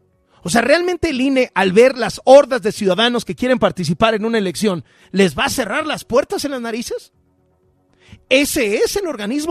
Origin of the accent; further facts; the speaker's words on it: Mexico; como los mexicanos somos mexicanos y vamos todos hasta el final